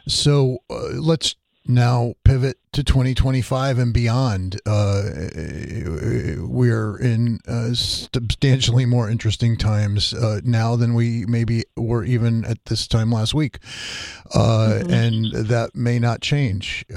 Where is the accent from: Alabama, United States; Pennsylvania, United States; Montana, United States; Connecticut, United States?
Connecticut, United States; Waterbury; You came to my hometown, Waterbury, to our beautiful Palace Theater